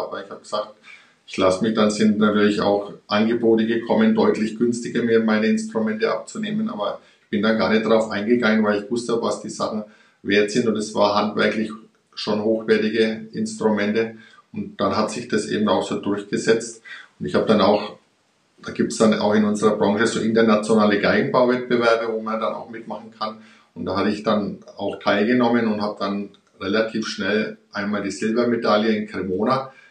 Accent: Erlangen, Bavaria, Germany; Ich bin in Erlangen aufgewachsen. Das ist ja so die Nachbarstadt von hier, Bubenreuth.

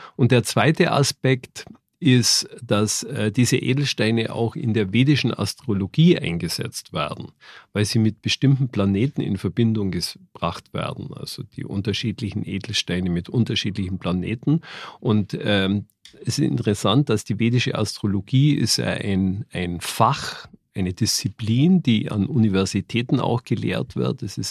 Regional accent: Augsburg, Bavaria, Germany; Ich bin geboren in Augsburg. Mhm. Und habe halt mein Abitur da auch gemacht. Dann habe ich Medizin studiert in Ulm und in Würzburg.

